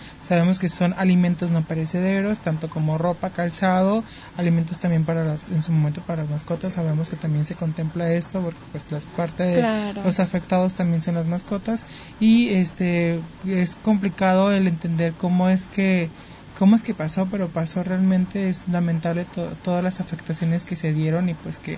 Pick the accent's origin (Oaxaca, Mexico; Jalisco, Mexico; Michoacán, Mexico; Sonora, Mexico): Jalisco, Mexico; Tomatlán; yo soy del municipio de Tomatlán, también se inundó y me tocó limpiar